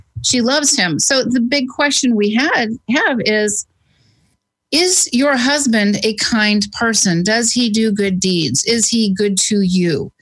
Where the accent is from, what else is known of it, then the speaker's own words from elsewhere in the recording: Poway, California, United States; And in the case of the shooting in my hometown in Poway, this kid who did this shooting was a normal kid.